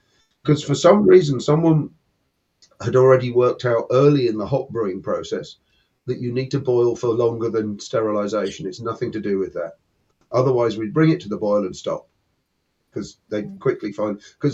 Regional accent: East of England, United Kingdom; We grew up on the Suffolk Fens and learnt to scythe.

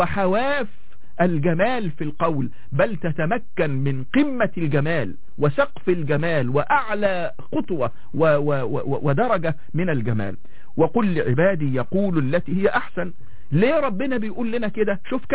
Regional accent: Egypt; انا كانسان مصري يعني محب لبلدي ووطني ومحب لكل ابناء هذا البلد العظيم

